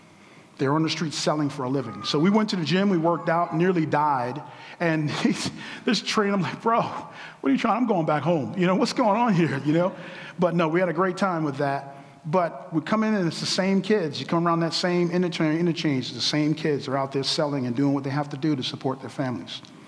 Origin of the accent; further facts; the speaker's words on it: United States; Look, I'm American, I get it.